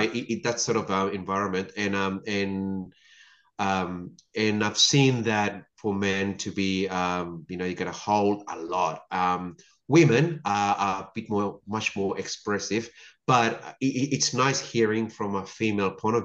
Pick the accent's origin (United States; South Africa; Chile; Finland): Chile; I come from Chile. I've got a South American background, and men don't express their emotions.